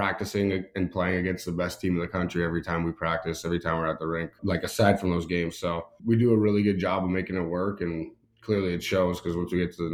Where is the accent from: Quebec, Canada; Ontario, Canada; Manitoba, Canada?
Ontario, Canada; Maple; I grew up in Maple, Ontario, just north of Toronto.